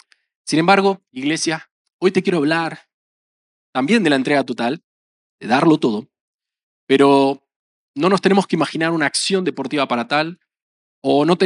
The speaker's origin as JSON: {"language": "Spanish", "country": "Argentina", "said": "Hay una frase en mi país, en Argentina, que es una frase que a veces hasta se usa aquí"}